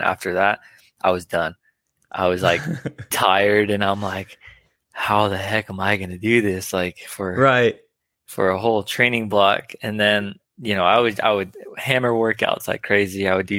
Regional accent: Lachi, Arizona, United States; I'm from the Navajo Nation, born and raised in northern Arizona. I grew up in Lachi, Arizona. I was born in Tuba City, Arizona, and I call northern Arizona home.

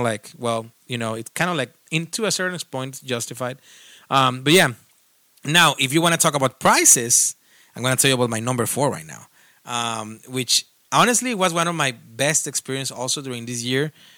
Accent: Mexico; I mean, I'm not from Spain, of course. I'm from Mexico.

